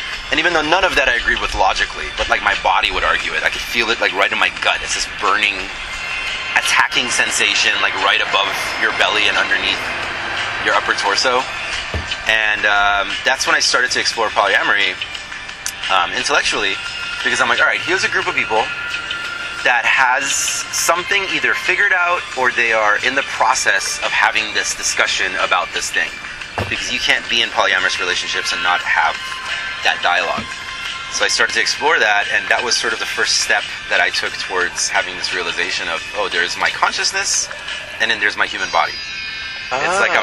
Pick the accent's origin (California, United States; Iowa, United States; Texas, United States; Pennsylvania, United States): California, United States; San Diego; And I'm from San Diego.